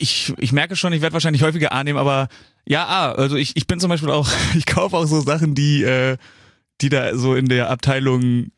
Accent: Cologne, North Rhine-Westphalia, Germany; Jetzt oute ich mich hier als Kölner richtige Partykanone.

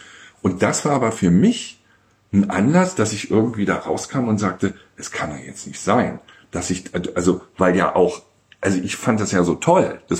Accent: Berlin, Germany; Ich bin also in West-Berlin zur Schule gegangen

